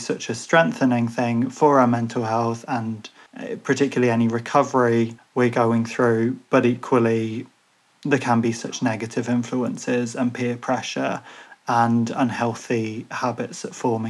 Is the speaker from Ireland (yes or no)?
yes; Ireland; Obviously, to a degree, you know, I very much have that with Irishness